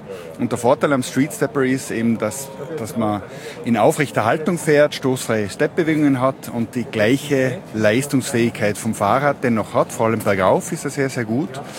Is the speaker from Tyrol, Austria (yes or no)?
yes; Mayrhofen, Tyrol, Austria; born there; gebürtig aus Mayofen im Zillertal.